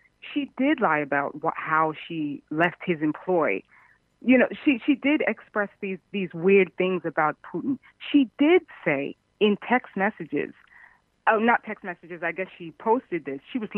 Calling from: Manhattan, New York, United States; No, I'm actually calling from Manhattan.

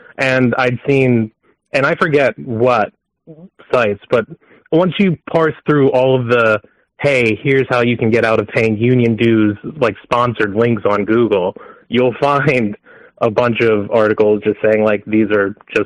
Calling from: New Jersey, United States; Hello, this is … from New Jersey.

